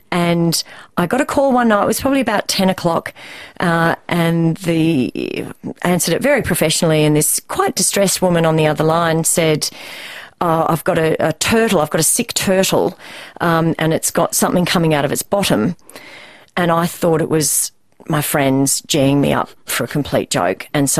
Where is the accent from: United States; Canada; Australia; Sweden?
Australia; Toowoomba, Queensland; I grew up in Toowoomba, wasn't from a property.